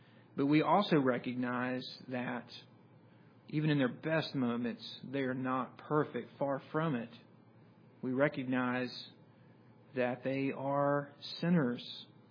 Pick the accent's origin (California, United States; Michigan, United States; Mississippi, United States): Mississippi, United States; Jackson; And then they asked, where are you from? And I said, I'm from Jackson, Mississippi.